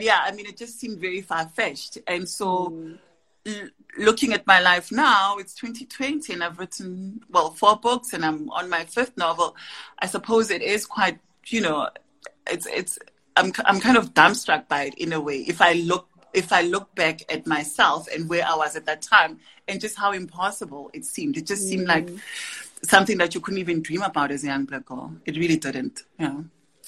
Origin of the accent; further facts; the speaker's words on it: Tembisa, Gauteng, South Africa; I reflect back on myself as a young black girl living in the township. I grew up in Tembisa in the East Rand